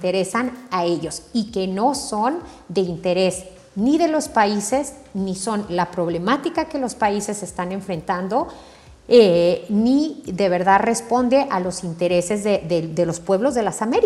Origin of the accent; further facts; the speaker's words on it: Mexico; en mi caso, que soy de México, yo me sorprendí cuando me di cuenta que México era el décimo donante en Naciones Unidas